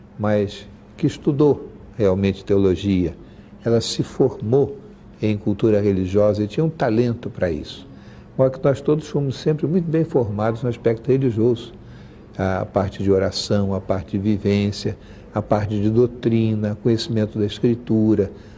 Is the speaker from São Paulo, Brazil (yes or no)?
no; Rio de Janeiro, Brazil; Nasci perto do Clube de Regatas do Flamengo, de regatas, não do campo. Por isso sou Flamengo também, desde cedo. Meus pais são moradores do Rio há muito tempo. Meu pai também nasceu no Rio.